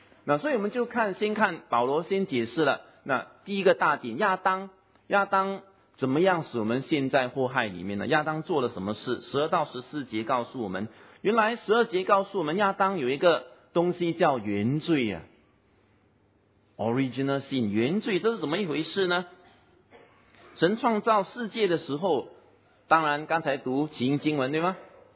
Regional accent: Singapore; 不知道在本地我们新加坡人可能不是那么注意

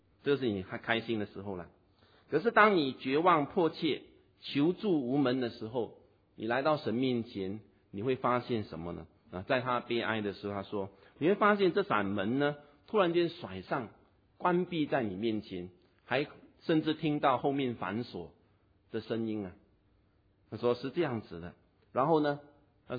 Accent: Singapore; 那我们新加坡人没有去过沙漠的，所以不熟悉那个路

